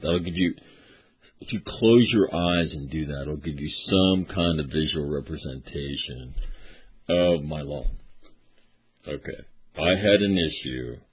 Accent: United States; I'm an American. I'm a retired Marine.

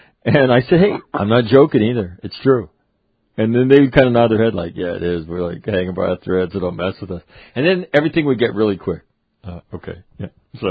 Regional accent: Sacramento, California, United States; I was born and raised there.

